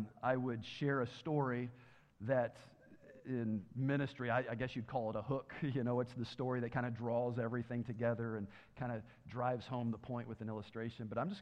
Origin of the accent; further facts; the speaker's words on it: Tennessee, United States; I'm from Tennessee. That's probably where it came from. The education system wasn't very good down there.